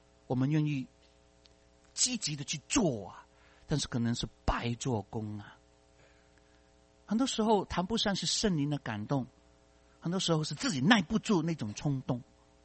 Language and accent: Chinese; China; 哎，我们中国人呢，永远都只顾中国人的，传来传去还是给中国人的。